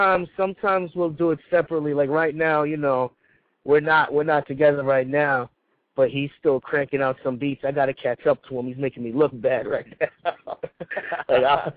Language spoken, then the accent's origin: English; Mount Vernon, New York, United States; I'm from Mount Vernon, New York.